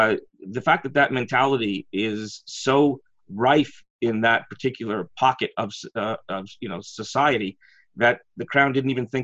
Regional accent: Canada; It's disheartening for me as a Canadian to know that there is a pocket of our society where they would side with somebody who shouldn't.

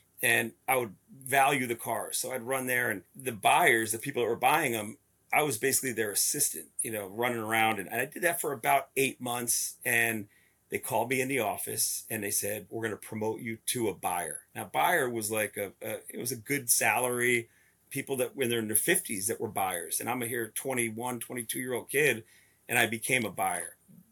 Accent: Florida, United States; I grew up in South Florida, graduated high school with a 1.57, barely got through, had a lot of fun in high school

